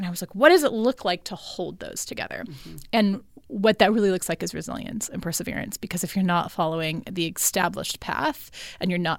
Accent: Brawley, California, United States; I'm from a small farming town called Brawley the Mexico and border in California. So my parents' house is about 60 miles, I think, north of the border. And it was, I'm, you know, fourth generation landowner.

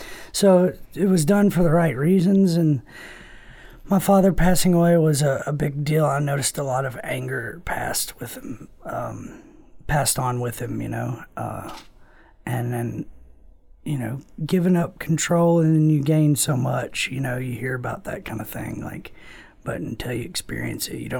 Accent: Little Rock, Arkansas, United States; I'm from Little Rock, the biggest town there.

